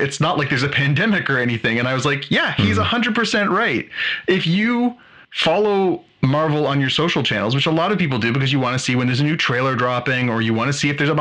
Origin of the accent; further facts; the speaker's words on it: Canada; if they did this to me as a Canadian fan, and we do get our fair share of slaps in the face from big corporations based in the United States